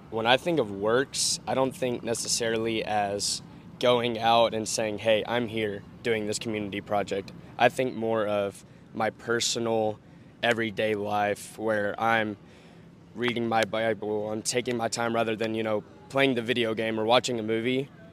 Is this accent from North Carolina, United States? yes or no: no; Longview, Texas, United States; I'm from Longview, Texas.